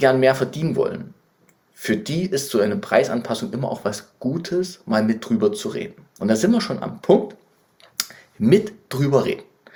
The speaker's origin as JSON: {"language": "German", "town": "Leipzig", "region": "Saxony", "country": "Germany", "said": "ich bin ja Leipziger, wie ihr wisst."}